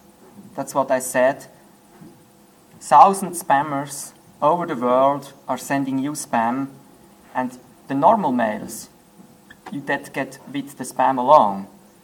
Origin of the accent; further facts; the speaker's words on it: Switzerland; English is a second language; I'm from Switzerland, 33 years old